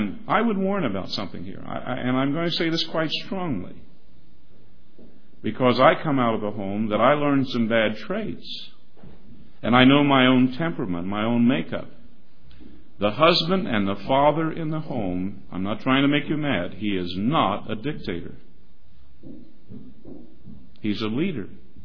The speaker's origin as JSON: {"language": "English", "country": "Canada", "said": "As a Canadian, we should love our country and love it well and appreciate it for what it is, not have some kind of complex about it."}